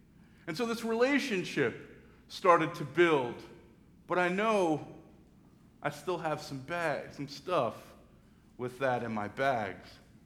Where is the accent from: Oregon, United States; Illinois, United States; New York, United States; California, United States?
New York, United States; New York City; as a young African-American male growing up in New York City in the late 80s and early 90s.